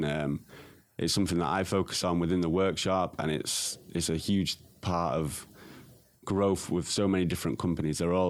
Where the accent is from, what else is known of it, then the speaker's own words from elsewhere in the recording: Manchester, North West England, United Kingdom; because obviously growing up in Manchester, England